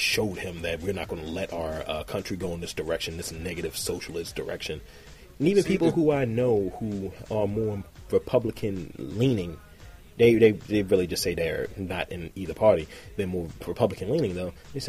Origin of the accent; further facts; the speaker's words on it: Albany, New York, United States; It's like, I'm from Albany.